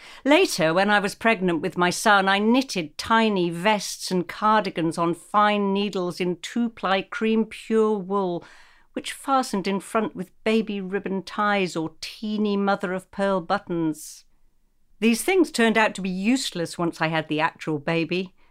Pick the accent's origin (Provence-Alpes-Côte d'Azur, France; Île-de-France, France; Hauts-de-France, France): Provence-Alpes-Côte d'Azur, France; Saint-Jean-Cap-Ferrat; also born or lived in Bahamas; she knew what I knew from growing up in Cap Ferrat and the Bahamas and the rest.